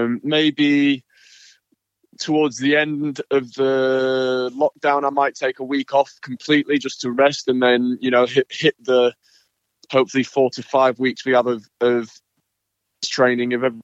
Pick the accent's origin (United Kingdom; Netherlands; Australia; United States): United Kingdom; as a British player, we didn't have Wimbledon